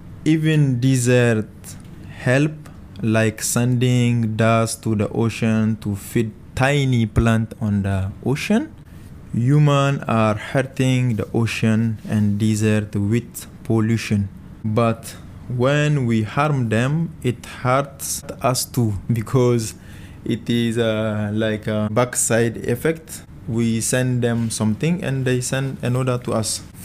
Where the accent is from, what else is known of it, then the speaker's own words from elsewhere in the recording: Niger; English is a second language; I am from Niger, a country with no ocean nearby. And Niger is in the Saharan Desert, a very dry, hot place.